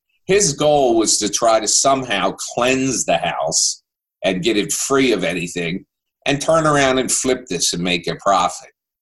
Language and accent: English; New Jersey, United States; I've been born and raised in South Jersey.